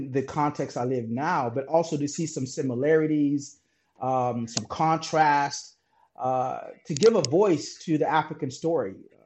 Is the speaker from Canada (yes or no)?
no; Chad; accent: Western; So a Chajin who's been uprooted. So because I carry a lot of my Western accent, but I learned to own that.